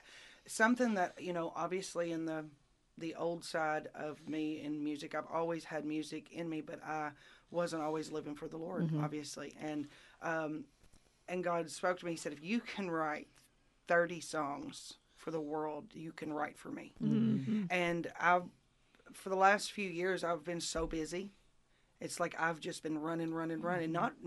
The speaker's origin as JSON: {"language": "English", "region": "Kentucky", "country": "United States", "lives_now": "Harned, United States", "said": "I'm originally from Breckinridge County, right here in McDaniels. I live in Harned now"}